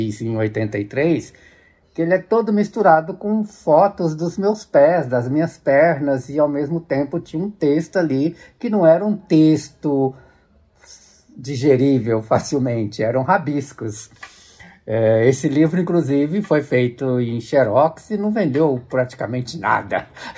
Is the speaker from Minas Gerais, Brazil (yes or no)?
yes; Estrela do Sul, Minas Gerais, Brazil; also born or lived in Brasília; eu saí da minha cidade, eu sou de uma pequena cidade do interior de Minas Gerais, né, chama Estrela do Sul, que tem lá uns 5 mil, 6 mil habitantes, contando zona rural e a cidade, etc. Quando eu saio de lá, eu vou para Brasília para tentar entrar na UNB.